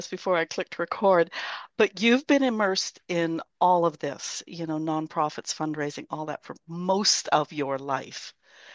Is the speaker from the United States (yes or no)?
no; Canada; You're Canadian, I'm Canadian.